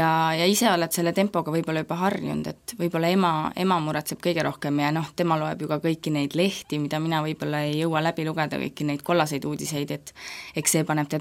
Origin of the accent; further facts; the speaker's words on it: Elva, Tartu County, Estonia; also born or lived in Mõniste; aga mina ikkagi oma lapsepõlve veetsin Elvas